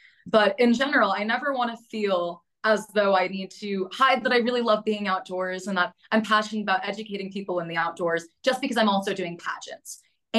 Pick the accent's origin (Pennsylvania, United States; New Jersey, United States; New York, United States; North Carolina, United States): New York, United States; Brooklyn; born there; now in Prescott, United States; I was born in Brooklyn, New York. I'm originally from New York. So I'm always a New York girl, but I really, really do fully consider myself an Arizona transplant.